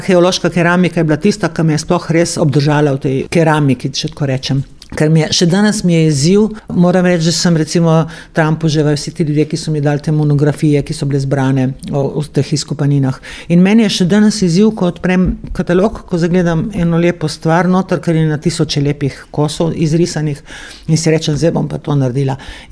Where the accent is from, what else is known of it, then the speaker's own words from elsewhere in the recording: Most na Soči, Gorizia, Slovenia; Jaz sem, ker izhajam iz Mosta, oziroma okolice Mosta in v osnovno šolo sem hodila na Most na Soči